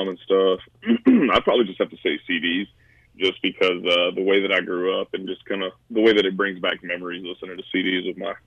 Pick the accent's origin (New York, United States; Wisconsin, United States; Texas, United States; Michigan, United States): Texas, United States; Irving; My hometown is Irving, Texas.